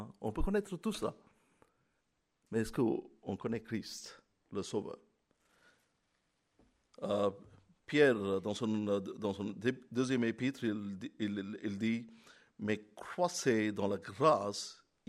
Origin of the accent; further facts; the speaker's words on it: India; je suis chrétien, mais je suis indien, je suis de l'Inde.